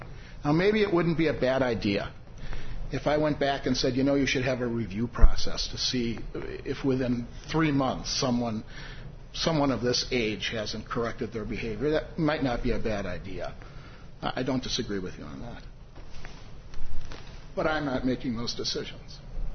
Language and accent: English; Wisconsin, United States; I went to Indiana University, and I came from Wisconsin.